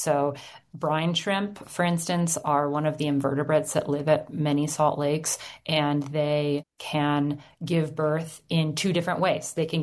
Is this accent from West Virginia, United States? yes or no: no; Colorado, United States; You know, I grew up in Colorado and I just had these sort of very aestheticized ideas of California